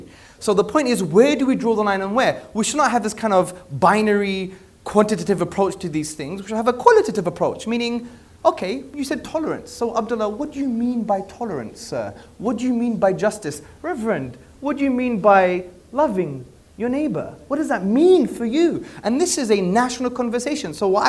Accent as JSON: {"language": "English", "country": "United Kingdom", "tie": "born there", "said": "As a Brit, I was born in this country, I love this country"}